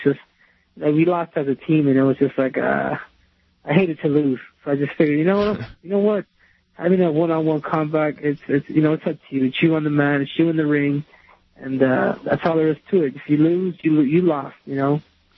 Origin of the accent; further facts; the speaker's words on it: United States; I'm a very patriotic person. You know, I love America. I am American. I just happen to have, you know, my Mexican heritage. My Mexican roots are in Mexico.